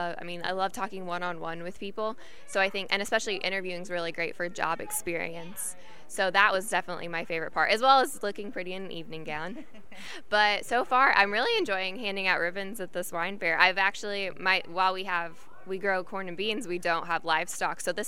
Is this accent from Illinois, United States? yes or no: yes; Waggoner, Illinois, United States; I grew up on a farm and went to Lincolnwood High School. So farming is a huge part of my life.